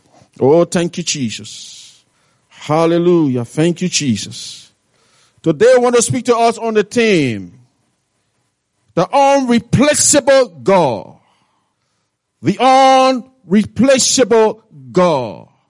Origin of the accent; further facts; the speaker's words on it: Liberia; English is a second language; Just know that I'm from Liberia, Africa. That's the way we say it.